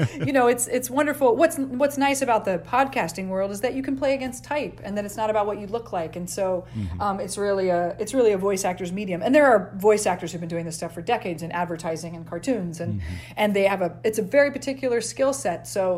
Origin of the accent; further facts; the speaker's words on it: Midwest, United States; But, you know, I grew up in the Midwest, so I didn't know any different.